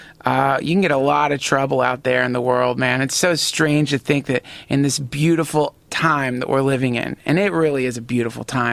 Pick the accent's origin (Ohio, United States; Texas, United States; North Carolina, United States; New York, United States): North Carolina, United States; I grew up in North Carolina